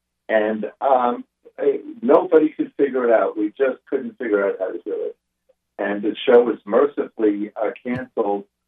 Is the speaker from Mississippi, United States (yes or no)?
no; New York, United States; But, you know, I'm a Jew from Long Island. He's a Jew from Long Island.